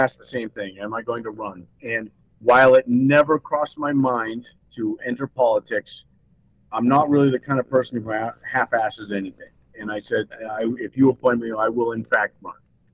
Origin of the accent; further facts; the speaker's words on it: Portland, Maine, United States; also born or lived in Sioux Falls; I was born in Portland, Maine. I grew up in Portland, Maine.